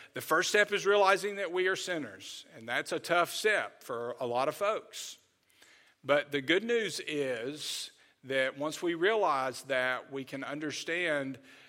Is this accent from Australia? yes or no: no; Birmingham, Alabama, United States; I grew up in Birmingham